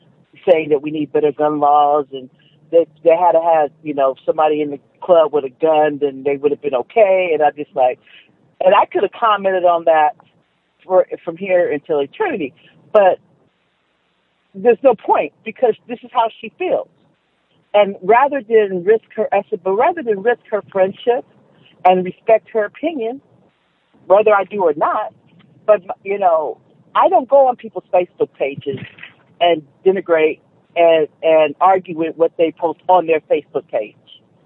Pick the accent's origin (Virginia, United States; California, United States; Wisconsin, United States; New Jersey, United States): California, United States; Los Angeles; I'm from South Central, so my first, you know, thing is to duck and cover, take cover.